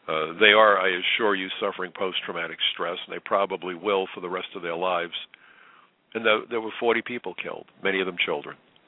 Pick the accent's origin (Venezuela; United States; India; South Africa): United States; New York City, New York; I am a New Yorker. I live in what is arguably the most diverse city in the world, certainly the most diverse city in the United States.